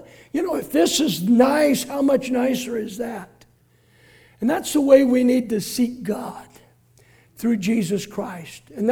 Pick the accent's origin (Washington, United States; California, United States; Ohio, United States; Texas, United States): California, United States; Oakland; also born or lived in San Leandro; I grew up in Oakland and San Leandro, and Napa was known as a place to help.